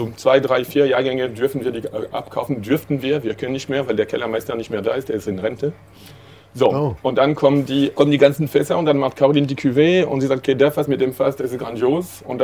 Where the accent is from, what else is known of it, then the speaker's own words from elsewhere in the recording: Paris, Île-de-France, France; now in Germany; Ich komme aus Paris.